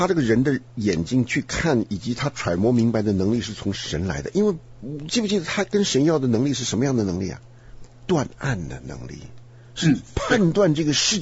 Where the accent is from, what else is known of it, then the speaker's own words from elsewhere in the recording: China; 就是啊，中国人读圣经总是要带点中国味嘛，它跟我们这个中国人讲的一样不一样？